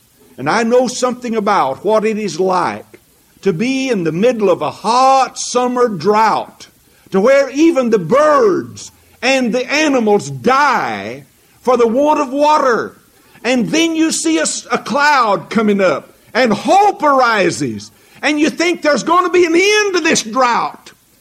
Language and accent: English; Arkansas, United States; I grew up in Arkansas, and Arkansas is uncomfortably close to Oklahoma